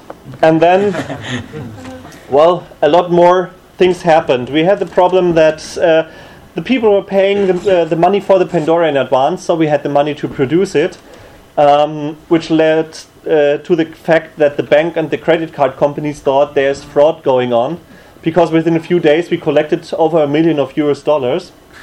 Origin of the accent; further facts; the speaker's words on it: Germany; English is a second language; I'm from Germany.